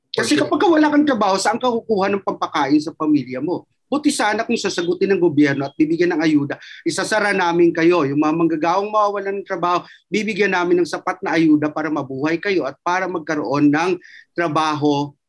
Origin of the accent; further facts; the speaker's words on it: Eastern Visayas, Philippines; sapagkat ako ay taga Samar